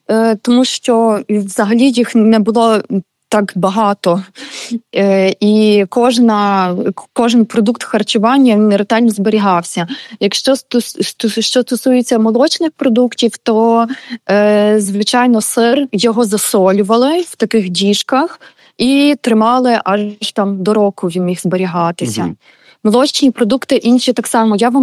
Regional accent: Lviv, Lviv Oblast, Ukraine; У мене, наприклад, на Опілі, тобто я зі Львова

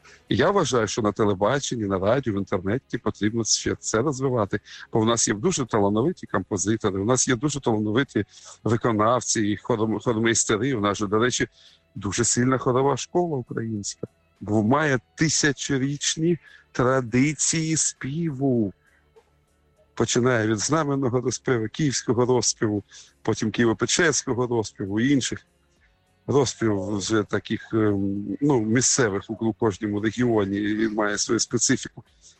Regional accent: Kharkiv, Kharkiv Oblast, Ukraine; Я вам скажу, я харків'янин, я виріс в цьому місті, я закінчив училище, консерваторію.

